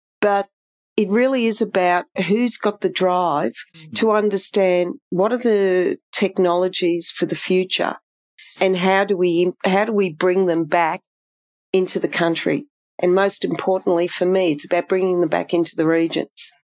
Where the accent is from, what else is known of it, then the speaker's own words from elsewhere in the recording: Melbourne, Victoria, Australia; because I grew up in Melbourne. I went to uni in Melbourne.